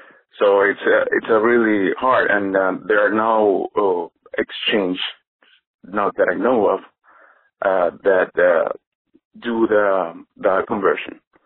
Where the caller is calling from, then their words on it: Venezuela; English is a second language; I'm actually calling from outside the United States. I'm calling from Venezuela.